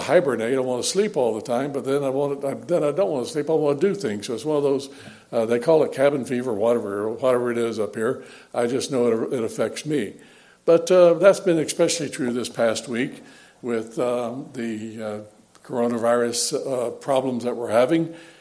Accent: Florida, United States; also born or lived in Michigan / Illinois; being born and raised in Florida and moving north and being for the last 25 years, both in Michigan and Illinois

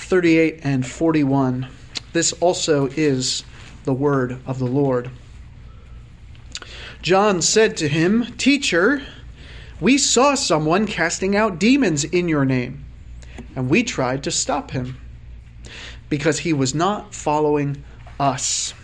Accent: New Jersey, United States; I grew up near Philadelphia in South Jersey.

